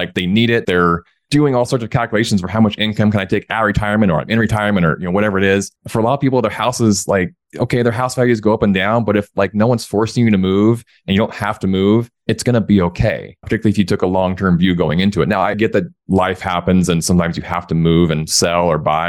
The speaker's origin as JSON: {"language": "English", "region": "Oregon", "country": "United States", "tie": "born or raised there", "lives_now": "Salt Lake City, United States", "said": "So yeah, we live in the Salt Lake area and we're not from here. I'm from Oregon and grew up there"}